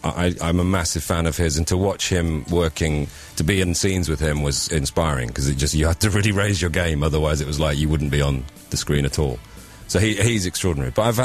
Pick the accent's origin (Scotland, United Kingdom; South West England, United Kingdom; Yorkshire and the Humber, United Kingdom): South West England, United Kingdom; Gloucester; born there; now in London, United Kingdom; North London for 17 years, so I've lived in North London longer than I've lived anywhere else, but I was born in the West Country in Gloucester.